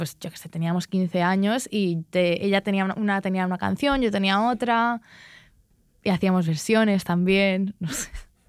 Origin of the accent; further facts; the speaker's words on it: Porto Colom, Balearic Islands, Spain; O sea, es como Felanitz y hay muchos pueblos y mi pueblo es Puerto Colom, que es un pueblo muy pequeñito.